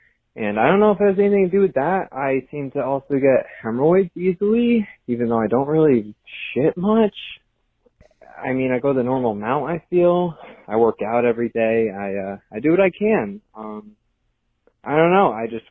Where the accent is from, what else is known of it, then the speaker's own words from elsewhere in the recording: Connecticut, United States; I'm 23. I'm from Connecticut.